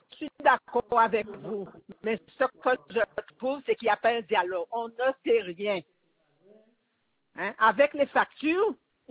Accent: Guadeloupe; now in France; J'ai quitté la Guadeloupe, je me suis dit que ça va aller. Eh bien, ça fait 6 mois que je suis en métropole et à chaque fois que je téléphone, il n'y a toujours pas d'eau.

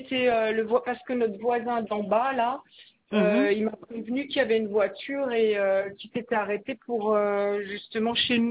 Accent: Grand Est, France; chez nous, en Alsace, on dit toujours qu'il faut d'abord payer et ensuite réclamer.

